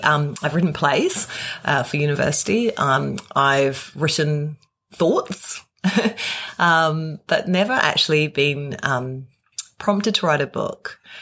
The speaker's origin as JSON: {"language": "English", "country": "New Zealand", "said": "I come from New Zealand, and we'd met in London and skiing in France."}